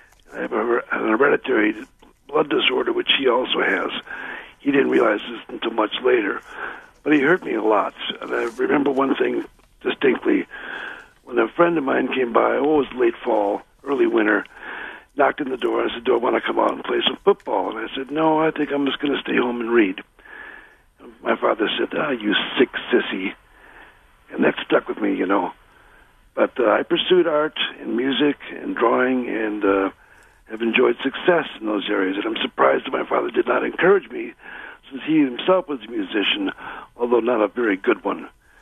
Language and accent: English; Racine, Wisconsin, United States; also born or lived in Los Angeles; now in Madison, United States; I grew up in Racine and I live in Madison now. And L.A. was a wonderful experience for me.